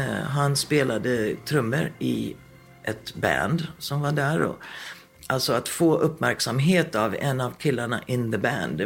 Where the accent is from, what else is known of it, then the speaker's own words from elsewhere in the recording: Stockholm, Stockholm County, Sweden; Jag föddes i Sverige, i Stockholm. Bodde i Hässelby med en ensamstående mamma som jobbade väldigt, väldigt hårt.